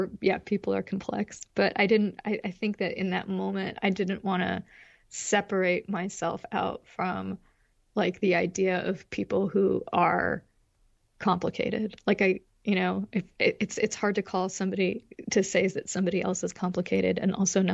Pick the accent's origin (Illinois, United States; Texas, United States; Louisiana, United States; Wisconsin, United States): Illinois, United States; Chicago; born there; also born or lived in Arizona / New Jersey / Massachusetts; All right, so I was born in Chicago. My parents were in grad school, and so then we followed my dad to his first little teaching gigs. So we moved to Arizona, and then we moved to New Jersey, and then we ended up in Western Massachus